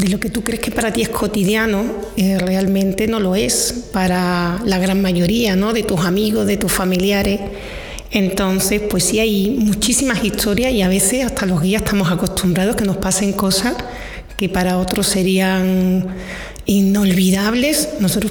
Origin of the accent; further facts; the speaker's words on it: Ronda, Andalusia, Spain; También de trayectos cortos, Costa del Sol, Ronda, que yo soy de Ronda.